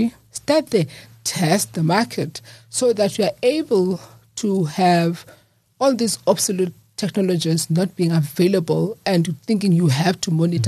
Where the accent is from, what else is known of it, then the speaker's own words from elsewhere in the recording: East London, Eastern Cape, South Africa; because I was born and raised in East London.